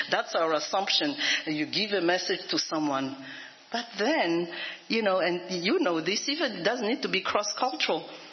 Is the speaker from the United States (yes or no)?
no; Madagascar; So I'm putting this there because I'm originally from Madagascar